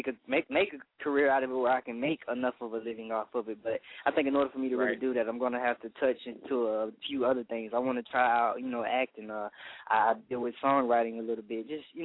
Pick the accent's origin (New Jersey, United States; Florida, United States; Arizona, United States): Florida, United States; Pensacola; I'm from Pensacola, Florida. It's Northwest Florida, the 850 area code, not too far from Alabama.